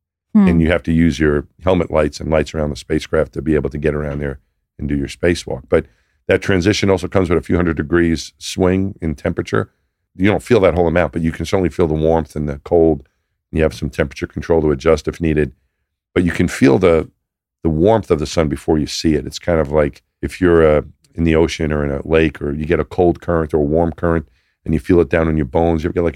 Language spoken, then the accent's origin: English; New York, United States; I thought of myself more as a New Yorker, you know, mm-hmm. the region maybe. I'm from New York, that's where I'm from.